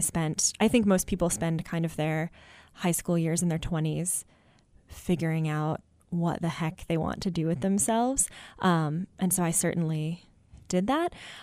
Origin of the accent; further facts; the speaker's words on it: Omaha, Nebraska, United States; also born or lived in Beckley, West Virginia / Shreveport, Louisiana / Chicago, Illinois; Well, so originally I was born in Beckley, West Virginia, actually, and then I grew up in Nebraska, Omaha, Nebraska, and then also in Shreveport, Louisiana, and then finally my family settled in the western suburbs of Chicago.